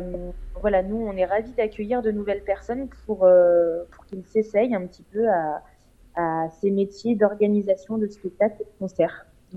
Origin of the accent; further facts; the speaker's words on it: Nantes, Pays de la Loire, France; parce que je suis nantaise d'origine